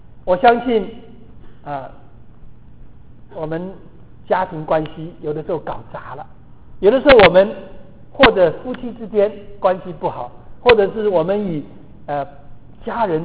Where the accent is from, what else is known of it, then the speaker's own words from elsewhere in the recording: China; 过去的事情，我们中国人讲呢，覆水难收